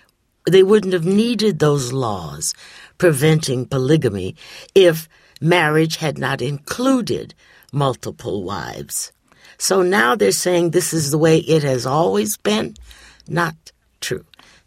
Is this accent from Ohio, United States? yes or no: yes; Lorain, Ohio, United States; in my hometown of Lorain, Ohio, there was a couple of women, black women, who lived together